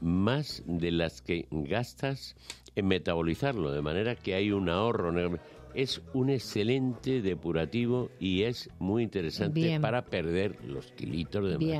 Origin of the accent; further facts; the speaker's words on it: Sicily, Italy; No, vengo de Sicilia.